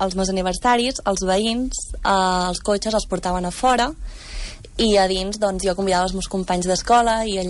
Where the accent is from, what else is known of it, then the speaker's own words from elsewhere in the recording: Vic, Catalonia, Spain; born there; also born or lived in Guardia Civil barracks; vaig viure, però vaig néixer a l'Aliança de Vic.